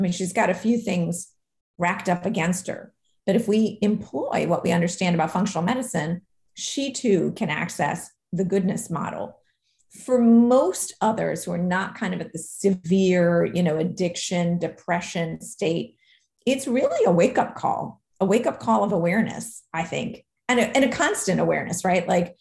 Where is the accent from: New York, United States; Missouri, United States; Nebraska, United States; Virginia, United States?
New York, United States; Queens; I grew up in Queens, New York, where there was no such thing as a majority.